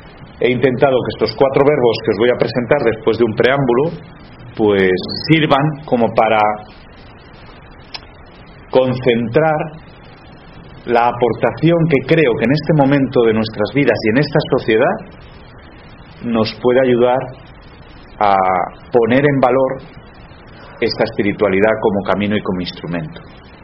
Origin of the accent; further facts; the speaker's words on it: Madrid, Community of Madrid, Spain; now in Seville, Spain; soy madrileño de origen, sevillano de corazón, y no porque esté aquí ahora mismo y me hayan destinado aquí